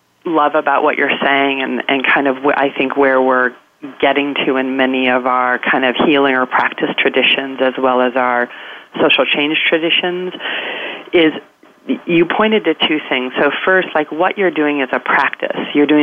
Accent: Colorado, United States; I'm from Colorado, and most of rural Colorado voted for Trump, and my father voted for Trump.

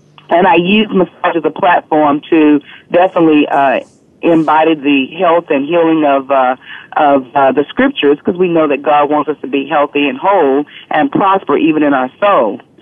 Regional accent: Houston, Texas, United States; I'm from Houston, Texas in the United States.

